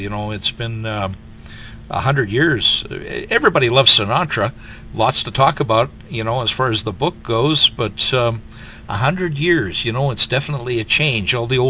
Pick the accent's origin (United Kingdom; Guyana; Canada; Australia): Canada; I'm Canadian. I can't speak Italian.